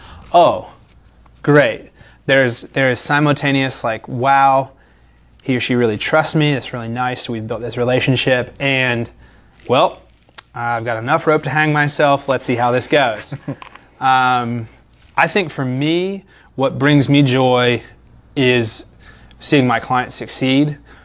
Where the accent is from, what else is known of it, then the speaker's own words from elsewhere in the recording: Virginia, United States; now in Clemson, United States; I grew up in Virginia. I came to Clemson just to do something different. Spent my whole life in one town, and now hopefully the rest of it in this town.